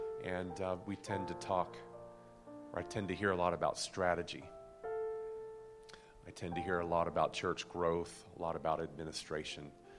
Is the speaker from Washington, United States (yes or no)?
yes; Seattle, Washington, United States; I'm from Seattle, and I say that with all sincerity.